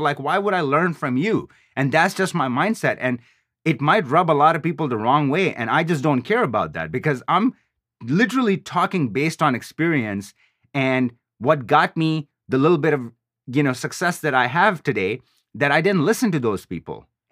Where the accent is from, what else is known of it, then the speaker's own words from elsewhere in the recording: Pakistan; I would be working at a gas station or driving a cab, because I'm from Pakistan.